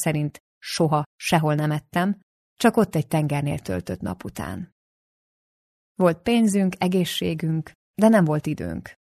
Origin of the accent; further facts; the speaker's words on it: Tolna, Hungary; főleg abban a kis faluban, Tolna megyében, ahol én felnőttem.